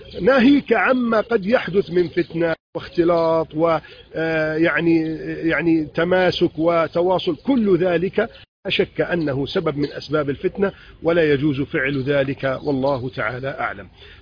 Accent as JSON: {"language": "Arabic", "country": "Egypt", "said": "نجد ما شاء الله عندنا في مصر وفي كثير من البلدان يخرج الرجال والنساء ويزورون الأموات يوم العيد"}